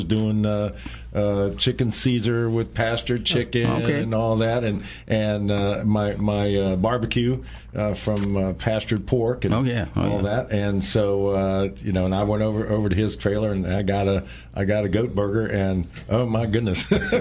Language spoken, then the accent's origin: English; Annandale, Virginia, United States; I grew up in Annandale, Virginia, 7 miles west of Washington, D.C.